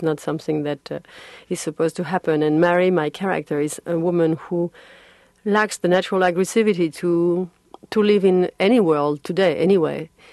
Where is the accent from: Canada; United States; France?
France; English is a second language; No, but I'm not American.